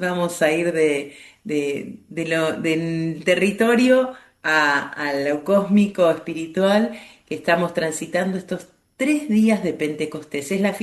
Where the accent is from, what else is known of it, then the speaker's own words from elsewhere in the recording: Argentina; además del asado que siempre nos caracteriza como argentinos